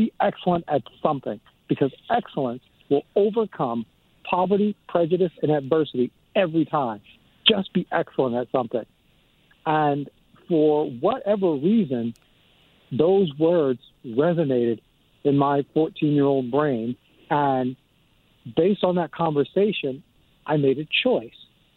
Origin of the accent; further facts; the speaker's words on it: Cleveland, Ohio, United States; Well, as I told you, I was born in Cleveland, Ohio, raised by a single parent, not my mother or my grandmother, but my great-grandmother raised me.